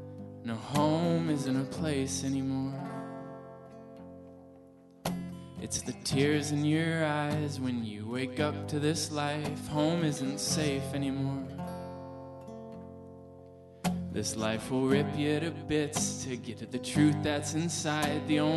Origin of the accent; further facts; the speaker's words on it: Sacramento, California, United States; now in Oakland, United States; I grew up in Sacramento. I've been living in Oakland lately and been spending a lot of time on the road.